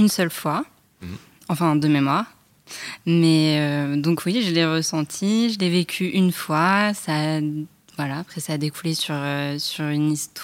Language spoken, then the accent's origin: French; Paris, Île-de-France, France; j'ai 30 ans, je vis en banlieue, je suis parisienne